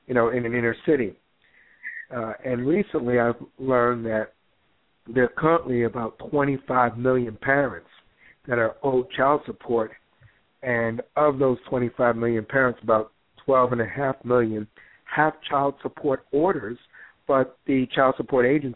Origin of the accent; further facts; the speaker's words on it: Newark, New Jersey, United States; And I was, when I was growing up, I grew up in Newark.